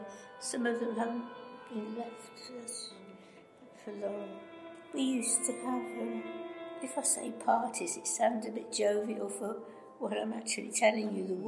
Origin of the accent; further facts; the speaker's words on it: Exhall, West Midlands, United Kingdom; born there; we were right on the edge of Coventry.